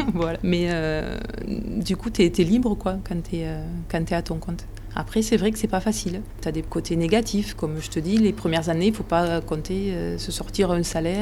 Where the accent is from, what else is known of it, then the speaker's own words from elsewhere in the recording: Saint-Affrique, Occitanie, France; Sainte-Afrique, parce que je suis de Sainte-Afrique depuis plusieurs générations. Non, mais je suis bien ici, moi, en Aveyron, c'est chouette.